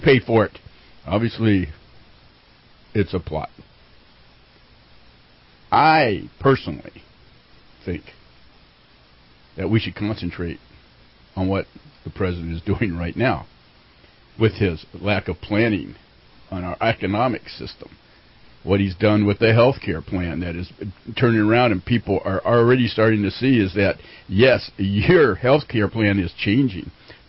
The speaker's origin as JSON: {"language": "English", "country": "United States", "said": "if there's anything that I, as an American, would concentrate on"}